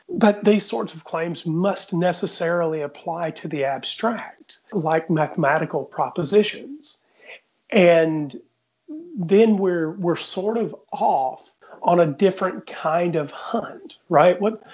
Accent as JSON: {"language": "English", "region": "Southeast", "country": "United States", "tie": "born or raised there", "said": "I can't use that one because I grew up in the Southeast"}